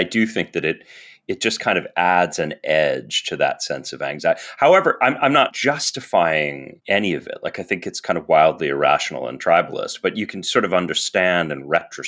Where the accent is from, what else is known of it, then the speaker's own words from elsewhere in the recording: United States; I don't want to kind of caricature myself as an American.